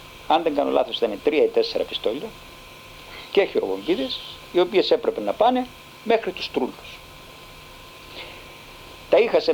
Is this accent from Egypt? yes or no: no; Cyprus; moved away as an adult; now in Greece; εγώ έφυγα από την Κύπρο το 60 σαν φοιτητής, το 65 παρέμεινα στην Αθήνα.